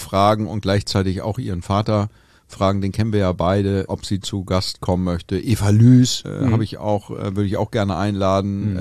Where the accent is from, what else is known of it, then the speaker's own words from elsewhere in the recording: Hamburg, Germany; wir kommen aus Hamburg und sind hier irgendwie tennistechnisch verwurzelt.